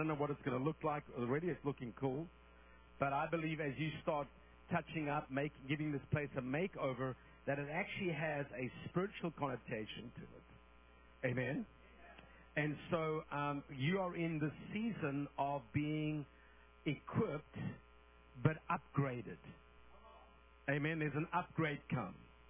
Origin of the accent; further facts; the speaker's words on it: South Africa; born there; I was born in South Africa, so I'm an African-American.